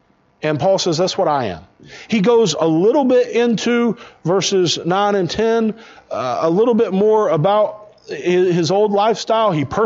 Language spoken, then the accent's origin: English; Pell City, Alabama, United States; I grew up in Alabama, just this side of Birmingham on I-20, a little town called Pell City, Alabama.